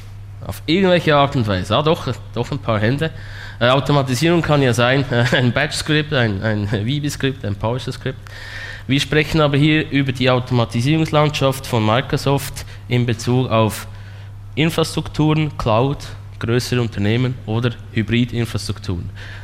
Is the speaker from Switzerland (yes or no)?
yes; Switzerland; accent: Swiss; Sie müssen leider mit meinem Schweizer Akzent Vorlieb nehmen.